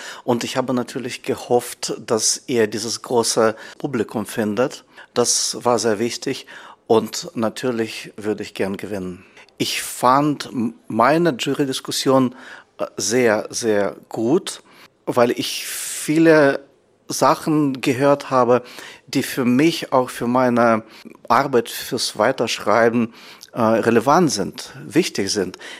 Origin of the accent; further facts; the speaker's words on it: Moscow, Russia; wie ich in meinem Porträtfilm gesagt habe, ich komme vor allem aus der Geschichte und ein bisschen aus Moskau.